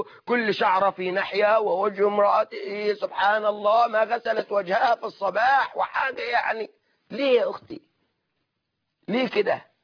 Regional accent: Egypt; كما يقولون عندنا في مصر

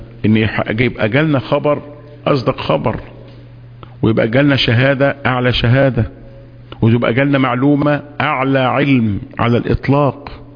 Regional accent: Alexandria, Alexandria Governorate, Egypt; احنا عندنا في اسكندريه قولا واحدا النقاب مش واجب

